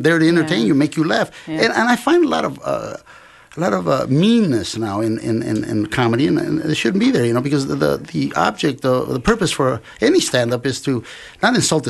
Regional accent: Compton, California, United States; You know, I grew up in Compton. I think we practically invented it there.

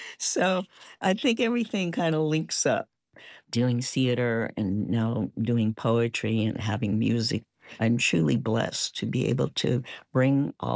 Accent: San Francisco, California, United States; Growing up in North Beach, Chinatown, I had the best of many worlds.

